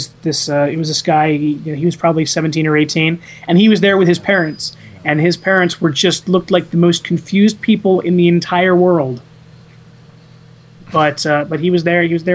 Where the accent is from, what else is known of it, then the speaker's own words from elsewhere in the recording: Baltimore, Maryland, United States; This week in Baltimore, which is my hometown, there is going to be the largest Brony convention in the world called BronyCon.